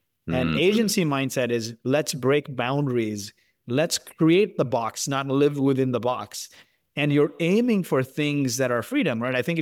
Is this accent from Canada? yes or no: yes; Toronto, Ontario, Canada; I grew up in Toronto, and my parents live in Markham.